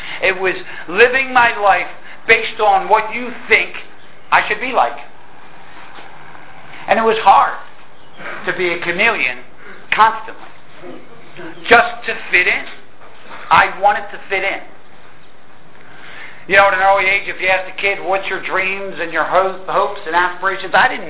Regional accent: Philadelphia, Pennsylvania, United States; I'm from Philadelphia, and please do not hold it against me. You know what I mean? But that's where it started. You know, it started in Philadelphia, growing up in the projects down there.

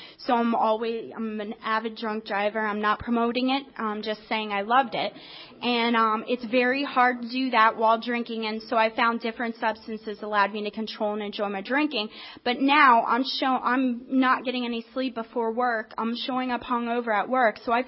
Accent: New Jersey, United States; also born or lived in Florida; I ended up in school down in Florida. I grew up in New Jersey. I went down there because I thought, you know, surely I won't get in trouble down there.

